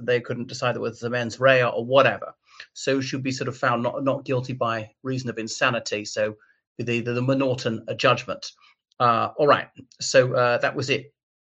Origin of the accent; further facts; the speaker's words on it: Ireland; everybody … from Ireland. Thanks for coming to my channel.